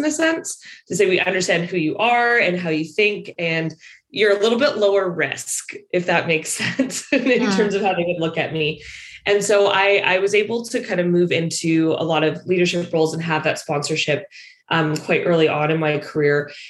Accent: Western Canada, Canada; So I'm a Canadian, but born and raised in Western Canada

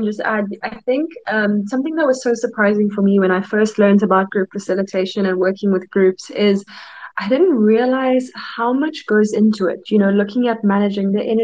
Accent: South Africa; now in Ireland; I am from South Africa, currently based in the Republic of Ireland.

